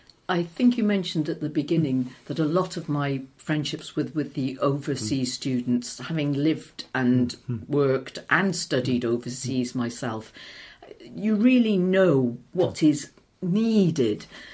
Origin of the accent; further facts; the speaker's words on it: Cardiff, Wales, United Kingdom; My first school, my first school was a little preparatory school in what's now Riverside, I think.